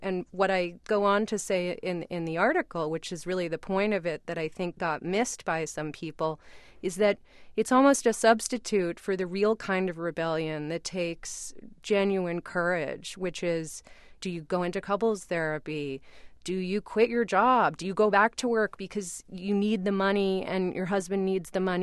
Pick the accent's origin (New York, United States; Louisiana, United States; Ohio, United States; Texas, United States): New York, United States; Brooklyn; Because I'm a Brooklyn native. I grew up in Brooklyn Heights in the 70s and 80s, and that was not a place a lot of people wanted to live.